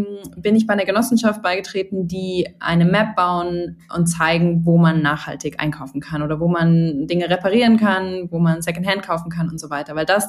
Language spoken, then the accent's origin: German; Hesse, Germany; now in Munich, Germany; ich komme eigentlich aus dem Rhein-Main-Gebiet und bin dann für eine andere Gründungsidee nach München gekommen vor 5,5 Jahren